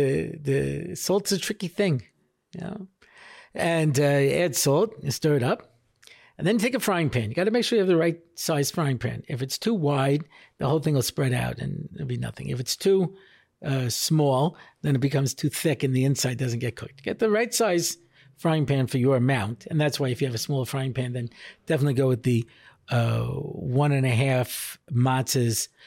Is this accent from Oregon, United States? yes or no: no; Long Island, New York, United States; you know, we grew up in Long Island and we used to buy Streit's matzahs